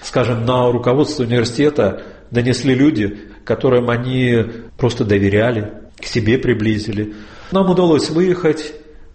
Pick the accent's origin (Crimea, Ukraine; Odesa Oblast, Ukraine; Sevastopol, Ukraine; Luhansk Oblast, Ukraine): Luhansk Oblast, Ukraine; Luhansk; moved away; Когда мы выехали из Луганска, где-то это все начало возвращаться